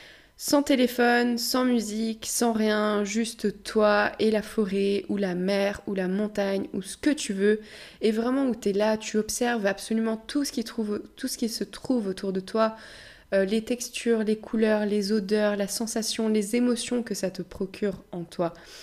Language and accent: French; Brittany, France; Moi, quand je rentre chez moi en Bretagne et que je vais sur la côte sauvage